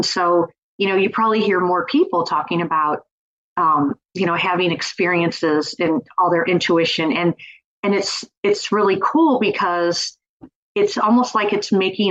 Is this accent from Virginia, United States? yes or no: no; Missouri, United States; although I'm from Missouri, I was visiting my son and daughter-in-law when they lived in New York.